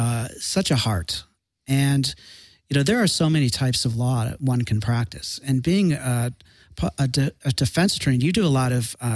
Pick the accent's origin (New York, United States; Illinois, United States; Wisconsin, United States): Illinois, United States; Chicago; I'm from Chicago.